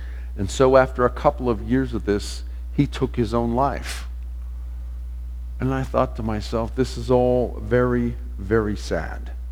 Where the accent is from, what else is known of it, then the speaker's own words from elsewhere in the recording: West Coast, United States; I was in my hometown on the West Coast this past week